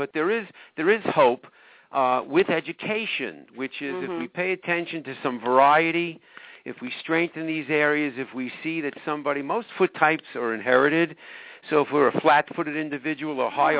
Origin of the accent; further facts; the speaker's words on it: Long Island, New York, United States; they used to call it the root of the dashing commuter when I grew up on Long Island.